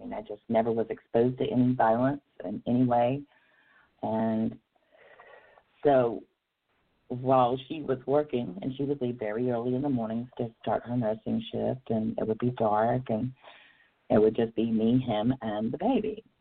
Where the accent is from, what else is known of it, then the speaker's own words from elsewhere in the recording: Myrtle Beach, South Carolina, United States; I am from Myrtle Beach, South Carolina. I was born in South Carolina